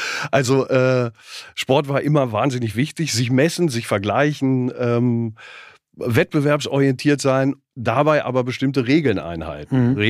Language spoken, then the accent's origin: German; Lower Saxony, Germany; ich bin als Made im Speck in Südniedersachsen aufgewachsen.